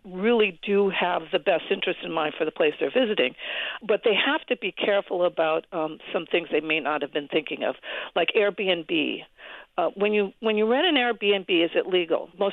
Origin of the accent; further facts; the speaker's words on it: Seattle, Washington, United States; which I'm from Seattle, and I've always admired the way Vancouver works